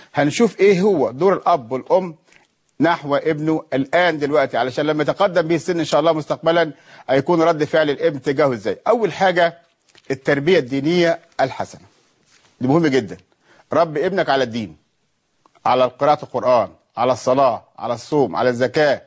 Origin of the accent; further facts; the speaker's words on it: Upper Egypt, Egypt; عندنا في الصعيد برضو ما زالت هذه مشكلة موجودة. أنا بقول من الصعيد عشان أنا من الصعيد ولامس المشكلة دي.